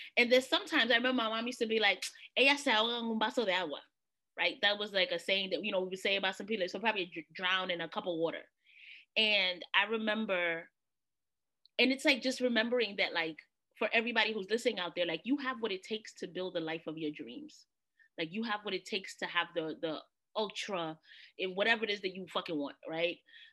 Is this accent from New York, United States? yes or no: yes; New York City, New York, United States; We're from New York City. We can't swim, right?